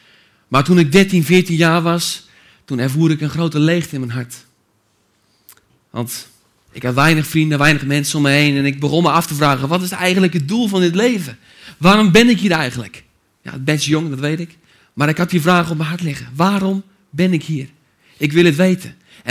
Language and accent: Dutch; Bunschoten-Spakenburg, Utrecht, Netherlands; En dat is het dorp waar ik vandaan kom. Gemeente Bunschoten, Spakenburg.